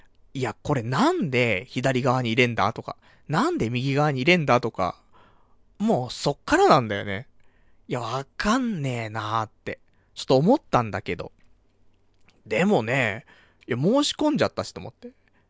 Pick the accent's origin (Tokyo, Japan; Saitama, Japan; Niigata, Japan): Saitama, Japan; 私もともと出身埼玉ですから、埼玉は大宮ね、